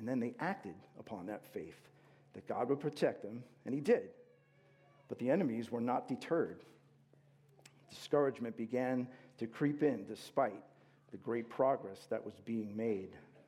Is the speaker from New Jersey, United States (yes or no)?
yes; New Jersey, United States; but let's face it, we are from New Jersey.